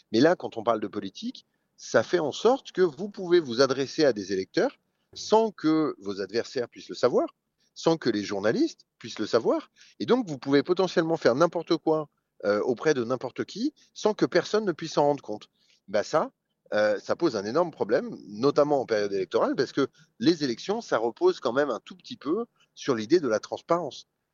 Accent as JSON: {"language": "French", "country": "France", "said": "je suis français et que j'habite à Paris et que je travaille à l'époque à Paris pour un média français."}